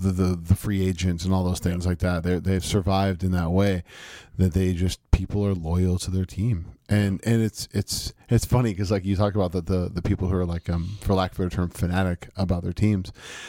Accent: California, United States; You know, I went to Candlestick because I grew up in the Bay Area.

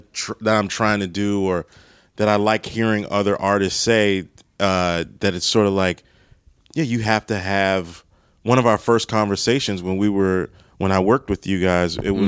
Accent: Maryland, United States; I grew up in Maryland

